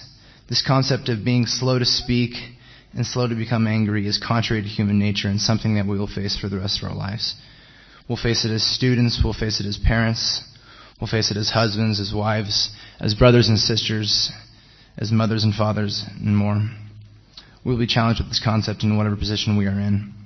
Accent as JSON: {"language": "English", "town": "Portland", "region": "Oregon", "country": "United States", "tie": "born or raised there", "said": "I grew up in Portland, Oregon, and I'm a junior at Life right now."}